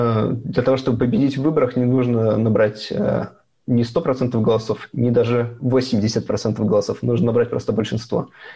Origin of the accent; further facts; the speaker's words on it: Belarus; moved away as an adult; now in Russia; я белорус